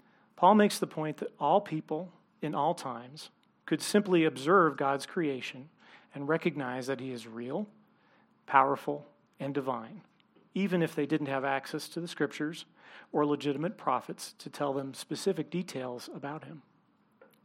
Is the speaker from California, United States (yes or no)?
yes; California, United States; now in Colorado Springs, United States; I'm from California. I've been through a few of those.